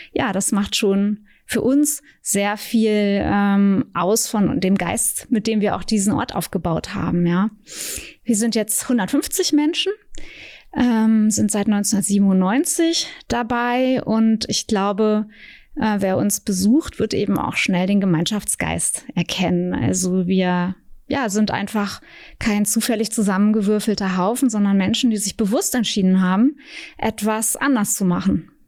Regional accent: Siebenlinden, Saxony-Anhalt, Germany; Ich komme aus der Altmark, aus dem Ökodorf Siebenlinden

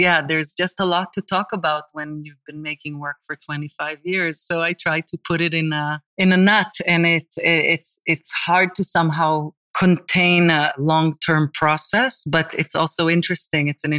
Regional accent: New York, United States; moved away as an adult; also born or lived in Jerusalem; now in Jaffa, Israel; So I was born in Jerusalem, Israel, and then I moved to New York with my family in the 80s. And then at some point in my 20s, I came back to live in Jaffa in Israel again.

